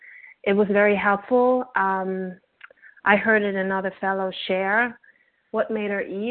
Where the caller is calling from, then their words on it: Brooklyn, New York, United States; Hi, I'm calling from Brooklyn, New York.